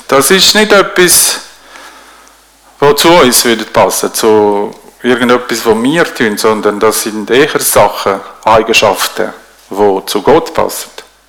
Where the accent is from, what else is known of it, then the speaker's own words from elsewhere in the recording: Switzerland; Oder gerade da bei uns in der Schweiz haben wir ja das ganz gut geregelt, ganz gut organisiert.